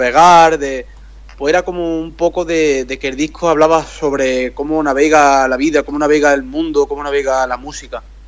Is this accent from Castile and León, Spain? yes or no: no; Jaén, Andalusia, Spain; lo de mi tierra, Andalucía, de Jaén